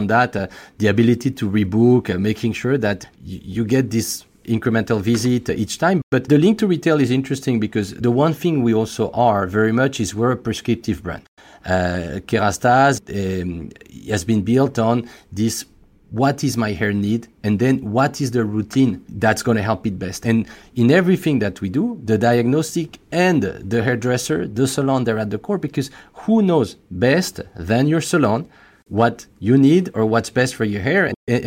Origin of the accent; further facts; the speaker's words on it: France; accent: French; English is a second language; as you could probably guess by my accent, I'm French, but some of the best croissants I've ever had are in Tokyo.